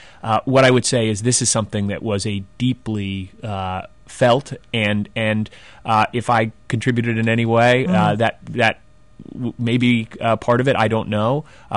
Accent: New York City, New York, United States; particularly growing up in New York City, have seen such a tradition there of a strong commitment to equality

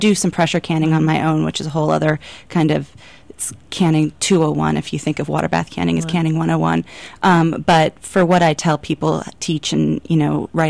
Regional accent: California, United States; also born or lived in Oregon; I grew up canning. I grew up in Southern California and Oregon, where stuff just grows.

